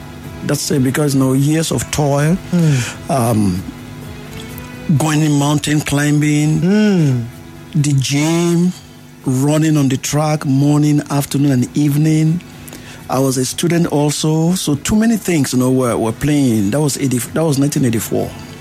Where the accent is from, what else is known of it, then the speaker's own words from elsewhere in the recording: Nigeria; I am a local man. I'm a Nigerian.